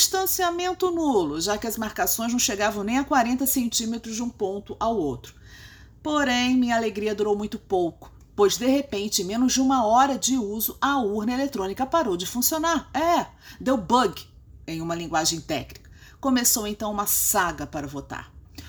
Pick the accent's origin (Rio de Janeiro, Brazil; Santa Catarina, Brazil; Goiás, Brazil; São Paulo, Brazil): Rio de Janeiro, Brazil; como boa carioca, legítima carioca que ama a sua cidade